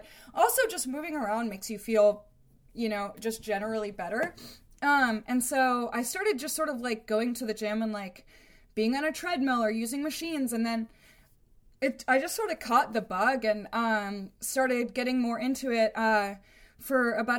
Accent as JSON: {"language": "English", "region": "California", "country": "United States", "said": "And I'm from California, and just in case somebody's living under a rock, Seattle's really, really dark, cold, and rainy, which is not my natural environment."}